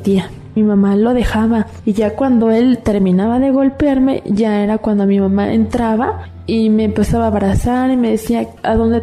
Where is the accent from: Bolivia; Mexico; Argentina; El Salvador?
Mexico; Cosamaloapan, Veracruz; born there; Tengo 21 años. Yo nací en Cosamaloapan, Veracruz.